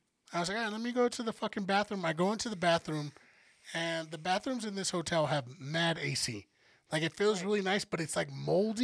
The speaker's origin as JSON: {"language": "English", "region": "Colorado", "country": "United States", "said": "And I'm from Colorado. When you're in the shade and it's windy, it's fucking cold."}